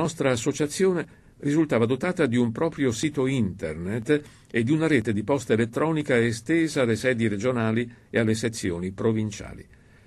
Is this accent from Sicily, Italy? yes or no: yes; Catania, Sicily, Italy; also born or lived in Bologna; Bambino del profondo sud, ho trovato a Catania, la mia città d'origine, un istituto che mi ha accolto per 8 anni